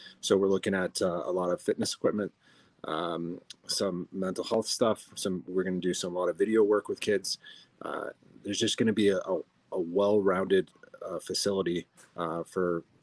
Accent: Denver, Colorado, United States; I'm born and raised in Denver. I love Denver sports.

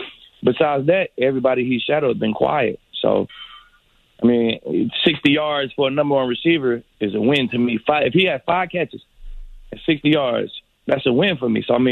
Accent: Dallas, Texas, United States; Yeah, it was a night game, and I'm like, man, it's Dallas. You know, I'm from Dallas, man. My people coming to the game.

